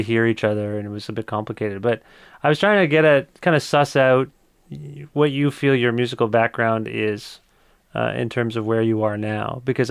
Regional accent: Kitchener, Ontario, Canada; born there; I was born in Kitchener, Ontario.

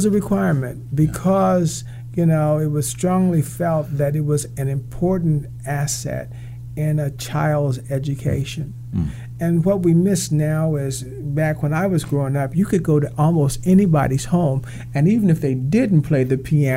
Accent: Kansas, United States; And particularly in Kansas, you know, we have a huge Mennonite population.

